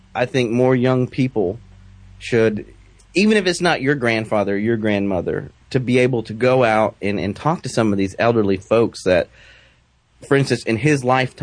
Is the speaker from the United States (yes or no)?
yes; the South, United States; I was raised in the South.